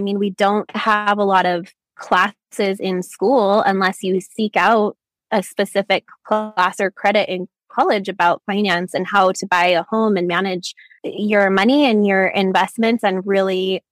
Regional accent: Utah, United States; I am almost 35. I was born and raised in Utah. I am a mom of four kids.

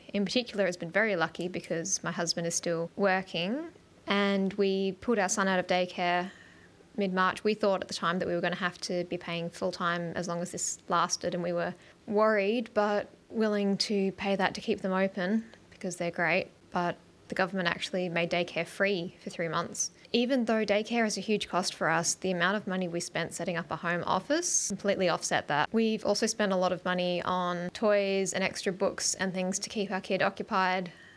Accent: Australia; I'm a listener from Australia. We've been pretty lucky over here.

